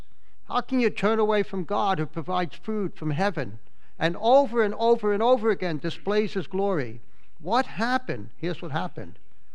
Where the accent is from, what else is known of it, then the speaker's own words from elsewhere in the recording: United States; I think of my years of growing up in the United States.